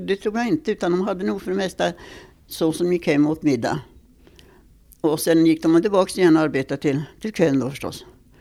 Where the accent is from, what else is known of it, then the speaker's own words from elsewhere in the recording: Markim, Stockholm County, Sweden; born there; Markim. Jag är född i en gård rätt över socken här som heter Saxta.